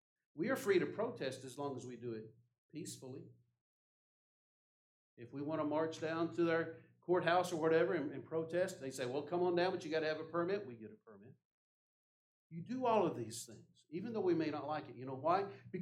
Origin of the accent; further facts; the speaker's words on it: United States; As American citizens, we have plenty of freedoms in this world. But as American citizens, God tells us that we are to submit to the authority.